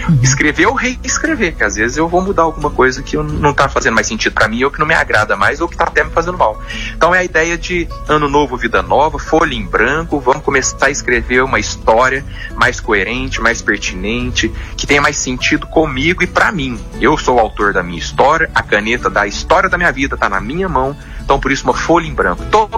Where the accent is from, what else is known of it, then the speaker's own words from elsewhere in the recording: Minas Gerais, Brazil; Eu falei, ó, como bom mineiro, né?